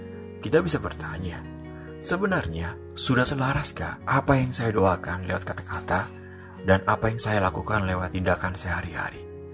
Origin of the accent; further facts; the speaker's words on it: East Nusa Tenggara, Indonesia; saya berasal dari Pulau Timur, di sebuah daerah yang berbatasan langsung dengan Timor Leste, yang jaraknya seperlemparan batu. Di kampung kami sumber air jauh, sehingga kami perlu berjalan kurang lebih 2 km.